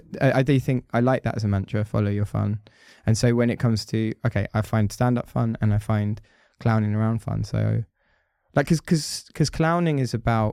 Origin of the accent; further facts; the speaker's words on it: United Kingdom; I'm British.